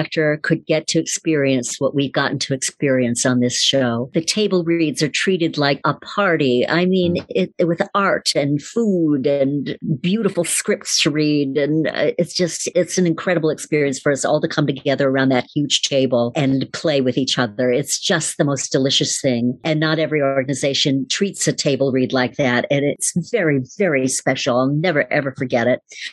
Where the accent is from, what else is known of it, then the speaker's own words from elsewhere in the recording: Detroit, Michigan, United States; I grew up in Detroit, Michigan, a very ethnic neighborhood. We heard everything.